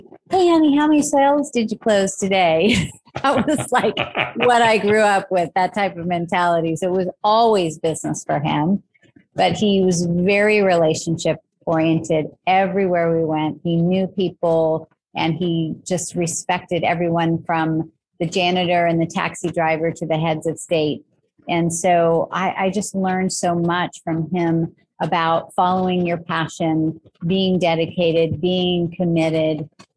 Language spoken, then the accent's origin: English; Tulsa, Oklahoma, United States; So I grew up in Tulsa, Oklahoma.